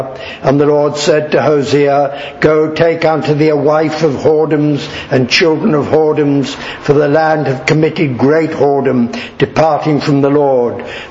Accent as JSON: {"language": "English", "country": "India", "tie": "born there", "said": "I was born in India as a member of the British Empire, and I had no doubt about it as I grew up."}